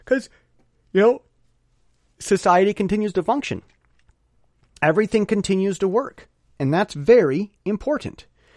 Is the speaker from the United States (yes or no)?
yes; Michigan, United States; I'm from Michigan, and we don't.